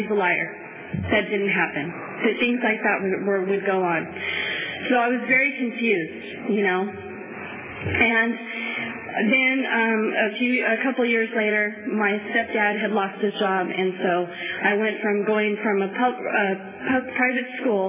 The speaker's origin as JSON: {"language": "English", "town": "San Jose", "region": "California", "country": "United States", "tie": "born or raised there", "lives_now": "Visalia, United States", "said": "When I say my mom, I'm talking about my mom, where I grew up in San Jose."}